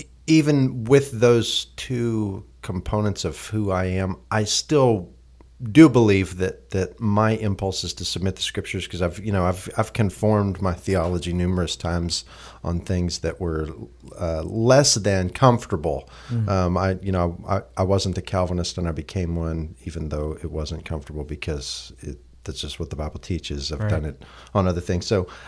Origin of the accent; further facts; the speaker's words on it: Texas, United States; I'll also share that I was raised in Texas